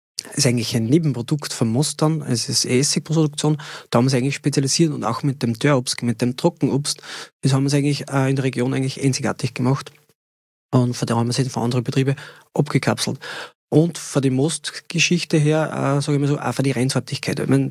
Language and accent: German; Lower Austria, Austria; Ja, es gibt die rote Pichelbirne ist bei uns im Mostviertel die Glätzenbirne.